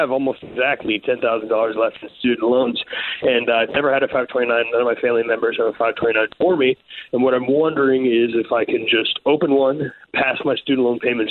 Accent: Maryland, United States; now in Baltimore, United States; I grew up in Howard County, about a 5-minute walk from the north of the Montgomery County line.

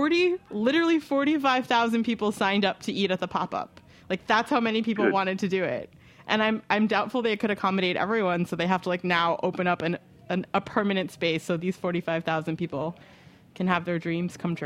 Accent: Ohio, United States; And in Ohio, my home state, a woman just stopped at a Wendy's

